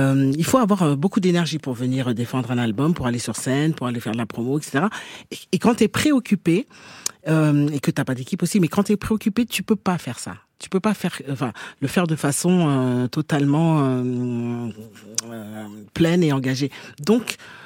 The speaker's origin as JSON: {"language": "French", "town": "Paris", "region": "Île-de-France", "country": "France", "tie": "born or raised there", "said": "moi je suis une Africaine qui est née à Paris, oui. qui a grandi en France, qui est française, hein, je suis française."}